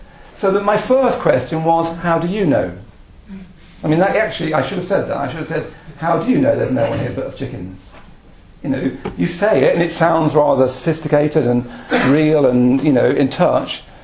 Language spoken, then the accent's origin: English; Midlands, United Kingdom; I come from the Midlands, and I don't think you get Midlands visionaries. So I blame it entirely on the location of my birth.